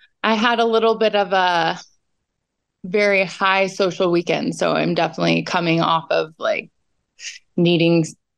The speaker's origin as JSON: {"language": "English", "region": "California", "country": "United States", "tie": "born there", "lives_now": "Hawaii, United States", "said": "But I wasn't born in, I wasn't born here. I was born in Northern California."}